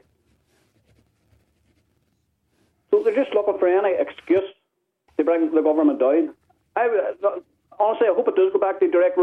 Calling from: Northern Ireland, United Kingdom; I'm calling from County Derry.

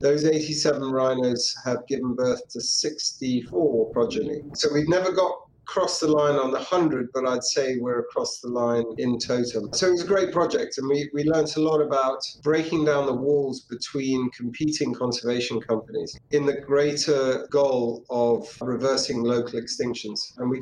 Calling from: United Kingdom; I'm in the UK, unfortunately, still, in the red zone

